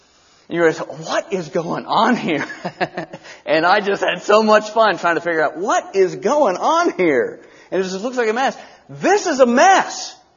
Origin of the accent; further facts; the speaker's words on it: Valdosta, Georgia, United States; I grew up in Valdosta, Georgia.